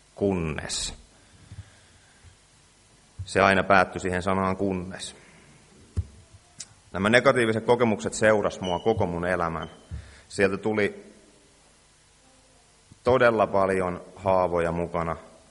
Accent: Seinäjoki, South Ostrobothnia, Finland; Seinäjoelta, 30 vuotta. Ja mä oon lähtöisin semmoisesta perheestä, missä ei ole minkäänmoista hengellistä kasvatusta.

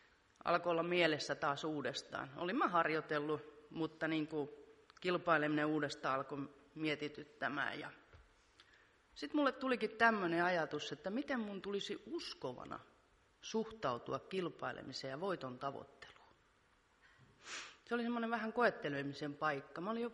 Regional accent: Jakobstad, Ostrobothnia, Finland; Mä oon pietarsaarelainen. Mä oon kasvanut perheessä.

